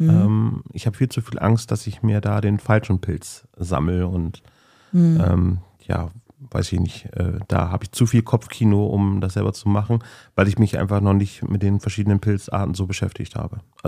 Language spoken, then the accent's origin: German; Bremen, Germany; Und ich bin ja in Findorf halt groß geworden